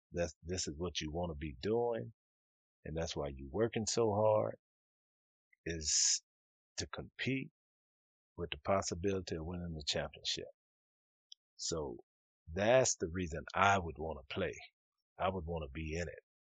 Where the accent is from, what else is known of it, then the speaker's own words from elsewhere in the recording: Texas, United States; I mean, you know, I'm from Texas, you understand?